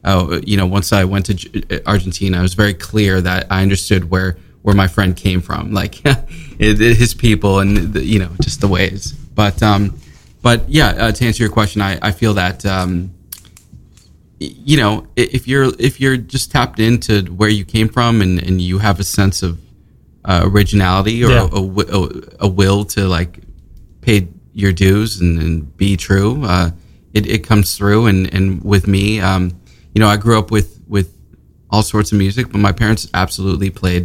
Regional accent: Novato, California, United States; I grew up in the Bay Area.

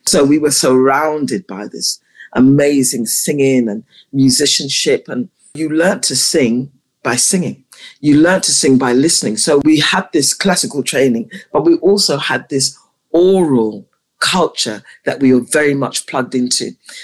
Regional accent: London, United Kingdom; I grew up in Southwest London.

